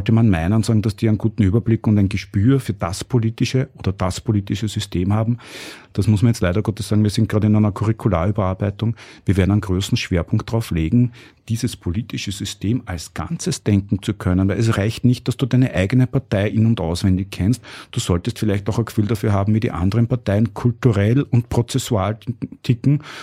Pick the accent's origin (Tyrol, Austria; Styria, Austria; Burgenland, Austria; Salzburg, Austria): Burgenland, Austria; ich bin aus dem Burgenland und habe dort auch relativ, bin eingebettet in eine sehr normale Umgebung.